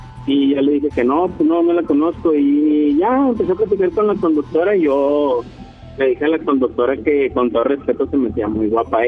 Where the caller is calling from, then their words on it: Monterrey, Nuevo León, Mexico; De Monterrey.